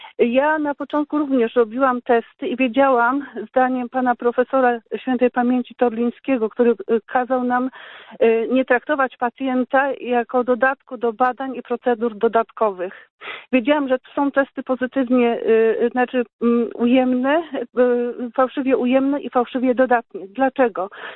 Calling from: Poznań, Greater Poland Voivodeship, Poland; Witam, ja jestem lekarką z Poznania

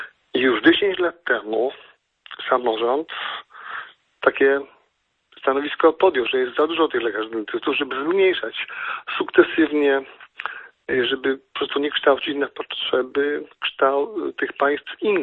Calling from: Krosno, Subcarpathian Voivodeship, Poland; Ja jestem lekarzem dentystą z Krosna.

